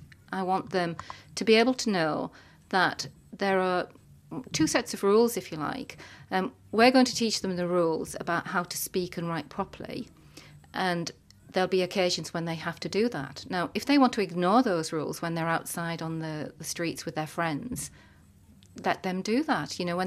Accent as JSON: {"language": "English", "town": "Stockton", "region": "North East England", "country": "United Kingdom", "tie": "born there", "also_born_or_lived": "Middlesbrough", "said": "I love Middlesbrough. I have worked and lived in Middlesbrough many years. I was born in Stockton."}